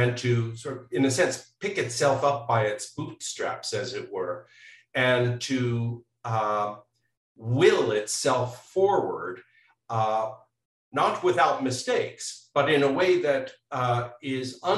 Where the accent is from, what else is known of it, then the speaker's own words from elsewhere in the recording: Canada; I'm originally from Canada.